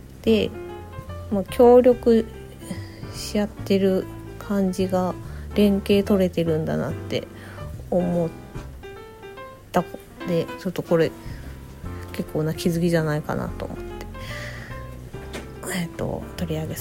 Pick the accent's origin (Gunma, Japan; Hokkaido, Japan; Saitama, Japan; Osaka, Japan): Osaka, Japan; now in Tokyo, Japan; 私もともと出身は大阪なんで